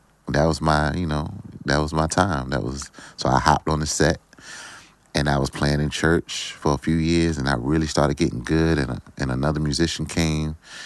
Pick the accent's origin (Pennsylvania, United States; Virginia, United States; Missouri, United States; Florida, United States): Virginia, United States; Virginia Beach; I feel like, I was in a small neighborhood, very small neighborhood, Friendship Village.